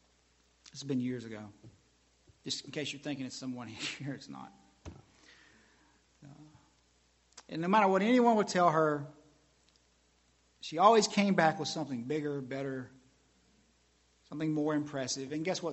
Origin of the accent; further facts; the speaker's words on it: the South, United States; I like grits. I'm from the South.